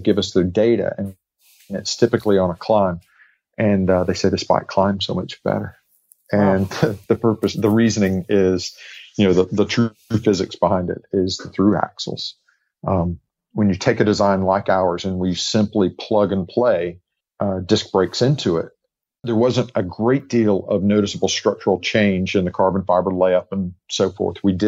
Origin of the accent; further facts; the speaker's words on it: Chattanooga, Tennessee, United States; 70.3 Worlds was in my hometown the following year in Chattanooga.